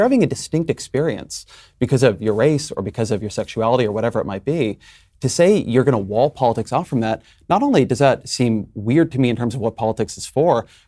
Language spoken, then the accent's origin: English; California, United States; something like where I'm from, I'm a Californian, that doesn't.